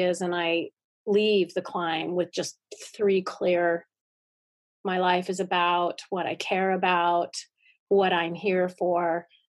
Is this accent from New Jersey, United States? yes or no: no; Havre, Montana, United States; Right, but in the center of the state, below the Canadian border, in the plains, Farmville.